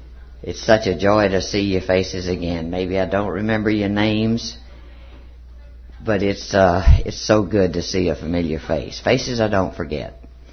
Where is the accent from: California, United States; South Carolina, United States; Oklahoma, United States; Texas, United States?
Texas, United States; I talk funny. I was born and raised in Texas, lived all over the world for 20 years, but then went back and I'm rooted in Texas.